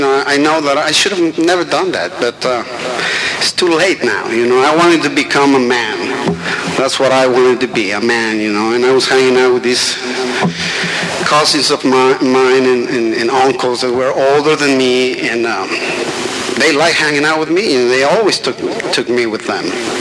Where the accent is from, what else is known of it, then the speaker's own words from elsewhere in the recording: Mexico City, Mexico; moved away as an adult; You know, I am from Mexico City, and I'm 47 years old.